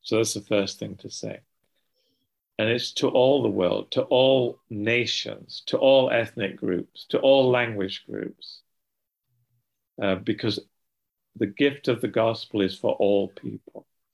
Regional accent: Preston, North West England, United Kingdom; I was born in Preston. And I went to school in the Ribble Valley.

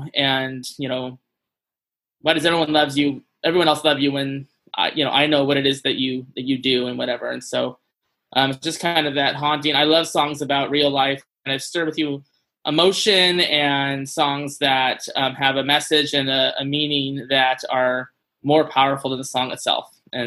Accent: Springfield, Oregon, United States; I come from Springfield, Oregon

